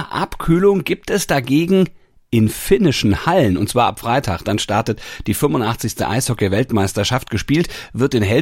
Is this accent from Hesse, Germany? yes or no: yes; Hanau, Hesse, Germany; Rudi Völler kommt aus Hanau, aus meiner Geburtsstadt.